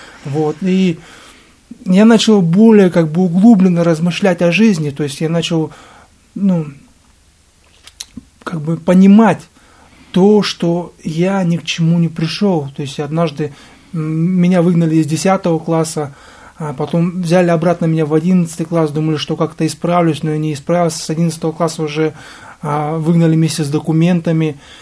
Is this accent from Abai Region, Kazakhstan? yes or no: yes; Semey, Abai Region, Kazakhstan; я сам вообще из Казахстана и отбывал заключение в алматинской колонии. Вот, я вернулся домой в Семипалатинск.